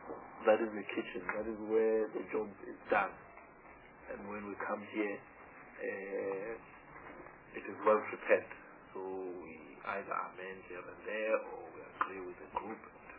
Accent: Mpumalanga, South Africa; I come from Mpumalanga province as well.

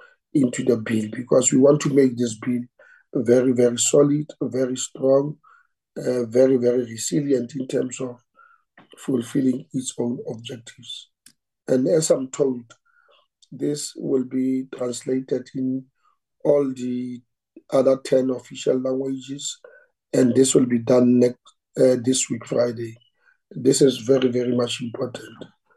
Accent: North West, South Africa; I come from the Northwest

